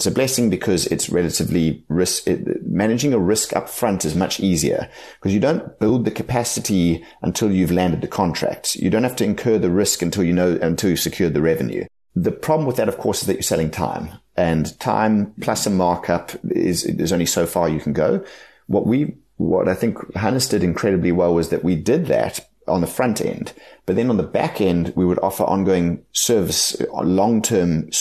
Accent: South Africa; I've had the absolute privilege of growing up in South Africa for all the good and bad that is in this country, for all the highs and lows.

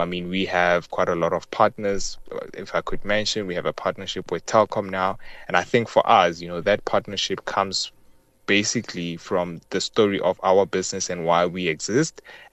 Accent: Hammanskraal, Gauteng, South Africa; being born and bred in Hammanskraal, I had the privilege of, after matric, going to university and going to the big city.

